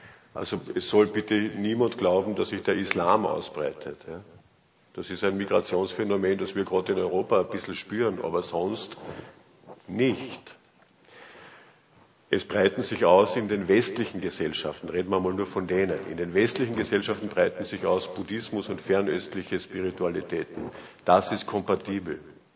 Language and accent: German; Carinthia, Austria; als Kärntner darf ich das sagen, mit unserer Landeshymne